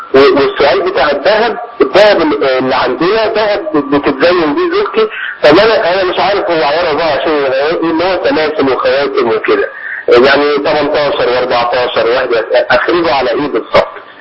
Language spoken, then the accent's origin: Arabic; Upper Egypt, Egypt; إن في كان عندنا في الصعيد وفي الأماكن العربية